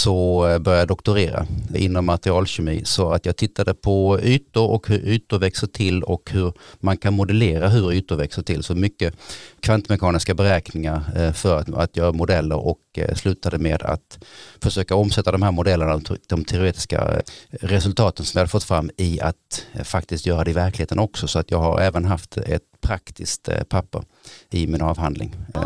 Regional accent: Ängelholm, Skåne, Sweden; moved away as an adult; also born or lived in Uppsala; Född och uppvuxen i Ängelholm, nordvästra Skåne. En äldre bror och bodde där första 20 åren av mitt liv innan jag bestämde mig för att läsa i Uppsala.

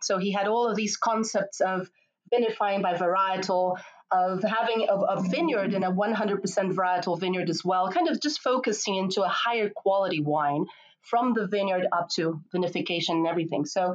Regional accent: Brazil; born there; English is a second language; I was born in Brazil. Later on, I was born in 1981.

